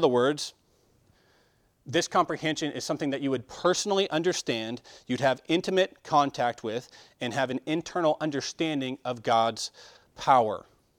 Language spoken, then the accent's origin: English; United States; I'm an American, right? I know one language. That's what you call an American, okay?